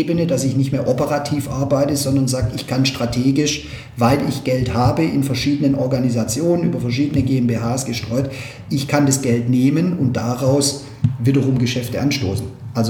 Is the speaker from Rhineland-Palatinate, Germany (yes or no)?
no; Backnang, Baden-Württemberg, Germany